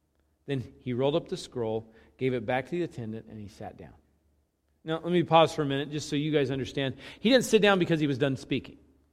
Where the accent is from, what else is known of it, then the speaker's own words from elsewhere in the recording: Moscow, Idaho, United States; I grew up in Moscow, and when I was a kid